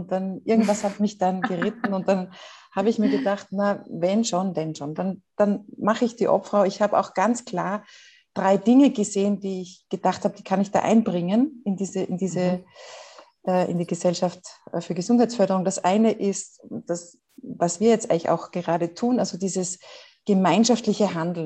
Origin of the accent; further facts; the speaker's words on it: Austria; und das fand ich so als Österreicherin ein bisschen, ja, warum muss ich dafür nach Deutschland fahren?